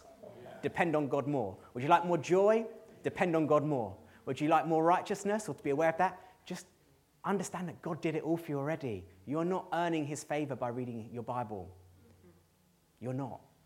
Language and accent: English; England, United Kingdom; but as an English man, I would not tend to hug anyone in our church as a welcome.